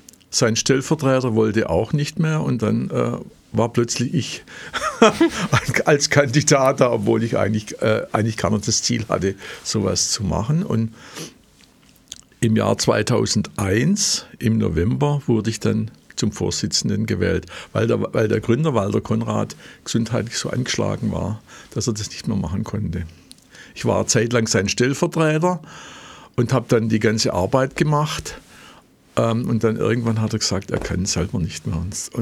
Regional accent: Schwäbisch Hall, Baden-Württemberg, Germany; now in Gaildorf, Germany; Ich komme eigentlich aus Schwäbisch Hall und bin nach Geildorf gezogen, aus beruflichen Gründen, weil ich da schneller in Stuttgart bin. Ich habe lange in Stuttgart gearbeitet.

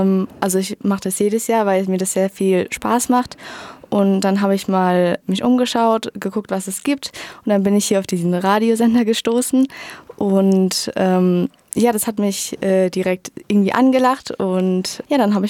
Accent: Worms, Rhineland-Palatinate, Germany; Also ich komme aus Worms und ich gehe in die 11. Klasse des Rudi-Stefan-Gymnasiums in Worms, ja.

